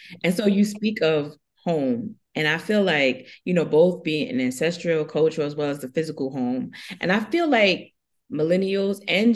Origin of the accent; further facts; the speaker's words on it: Brooklyn, New York, United States; my roots are from down south and this, that, and the third. But when I grew up in Brooklyn, so I went to the Dominican ladies to do my hair.